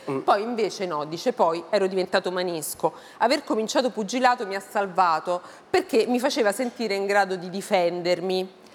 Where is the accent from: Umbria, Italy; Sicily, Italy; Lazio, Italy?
Lazio, Italy; Rome; io pure sono di Roma Sud